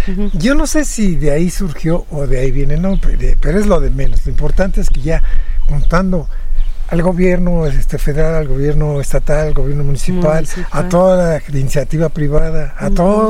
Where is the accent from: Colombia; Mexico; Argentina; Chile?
Mexico; Finalmente somos mexicanos